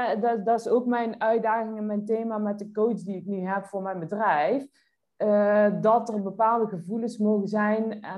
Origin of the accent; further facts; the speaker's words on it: North Brabant, Netherlands; accent: Brabant; zit nu te wachten op mijn Brabantse accent